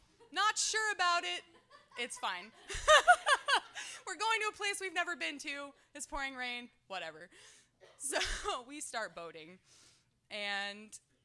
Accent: Indiana, United States; now in Alaska, United States; So my history with Alaska is I came up here from Indiana about 4 years ago. And if you know anything about Indiana, you know it's really flat.

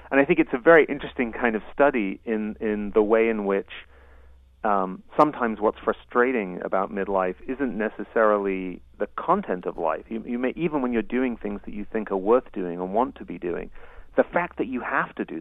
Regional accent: England, United Kingdom; I grew up in England

